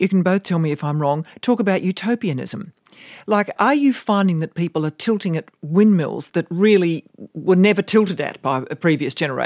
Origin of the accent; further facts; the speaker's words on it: Australia; I could take you up on that as an Australian